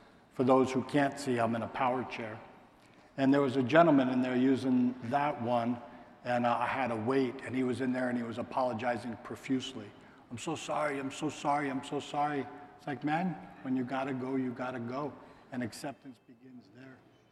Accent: New Mexico, United States; I'm from New Mexico, I'm from somewhere else

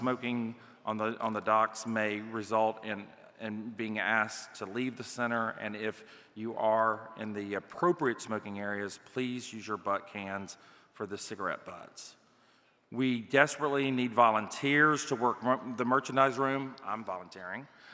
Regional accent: Washington, District of Columbia, United States; sorry. And I am from Washington, D.C., and will be chairing the meeting.

